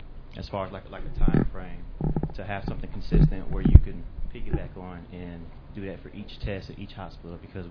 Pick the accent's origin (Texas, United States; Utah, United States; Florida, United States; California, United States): Texas, United States; Houston; I'm from the Houston area, and we too are battling with converting the 2-3 message to 2-5